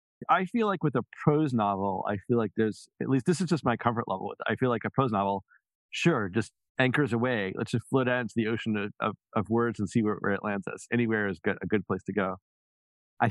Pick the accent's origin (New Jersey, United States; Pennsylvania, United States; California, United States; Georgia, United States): Georgia, United States; Atlanta; I'm going to my hometown of Atlanta